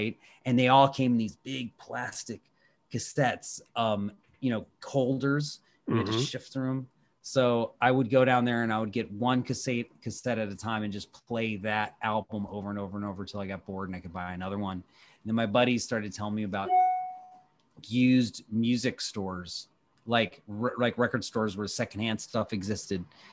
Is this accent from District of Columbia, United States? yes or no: yes; Washington, District of Columbia, United States; the scene of music that was around my, you know, my hometown here in Washington, D.C., you know?